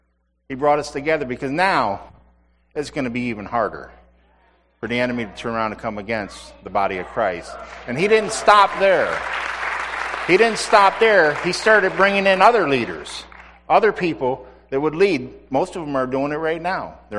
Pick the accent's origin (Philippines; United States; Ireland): Ireland; Being St. Paddy's Day and being Irish, I set it up in class.